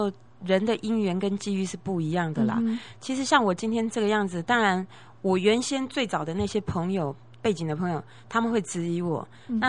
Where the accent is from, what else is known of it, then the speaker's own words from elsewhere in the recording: Taiwan; 然后我又从小在眷村长大